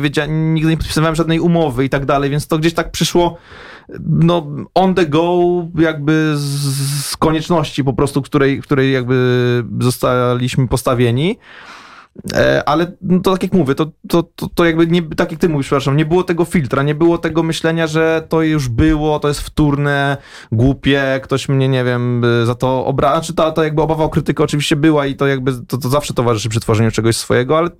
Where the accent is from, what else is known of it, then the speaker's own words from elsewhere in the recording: Masovian Voivodeship, Poland; bo ja wychowywałem się pod Warszawą